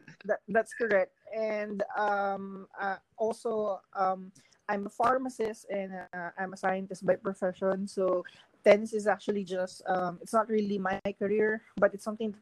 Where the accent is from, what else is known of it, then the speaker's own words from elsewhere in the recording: Philippines; English is a second language; it's something, you know, I'm very proud of as a Filipino.